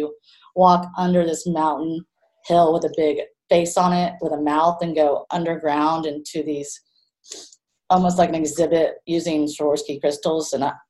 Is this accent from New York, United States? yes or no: no; Houston, Texas, United States; I'm from Houston, and I moved back home after college and got a job at another firm working with them for 9 years.